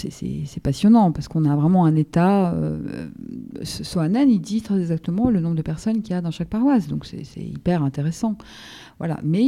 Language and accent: French; France; Moi, je viens du centre de la France, donc Saint-Benoît est quand même très très représenté.